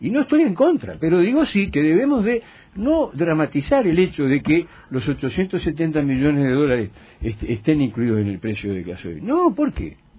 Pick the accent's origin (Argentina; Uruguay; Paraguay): Uruguay; esta gran sociedad anónima que somos los uruguayos